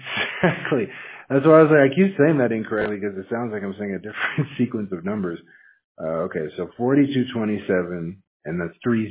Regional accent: Washington, United States; Yeah, I'm from Washington State, man. It's cold there, so I'm not used to the heat.

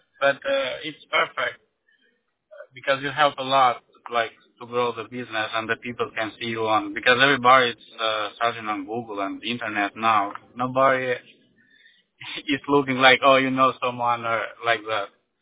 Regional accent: Albania; because I'm from Albania, I'm going in Albania on

